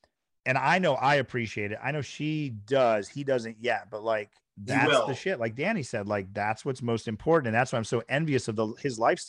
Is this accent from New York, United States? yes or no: yes; Syracuse, New York, United States; I grew up in Syracuse, New York, bumfuck redneck town outside the city.